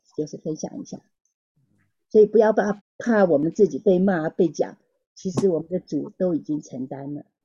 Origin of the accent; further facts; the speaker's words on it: China; 那我就直接就想到我们中国人说